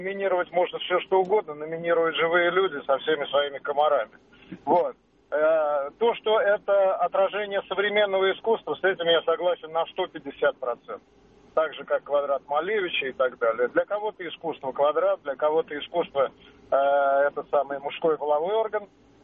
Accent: Saint Petersburg, Russia; я из Санкт-Петербурга.

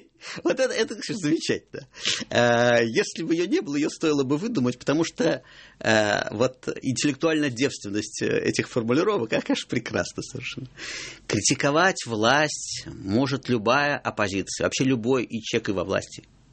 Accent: Moscow, Russia; как москвич

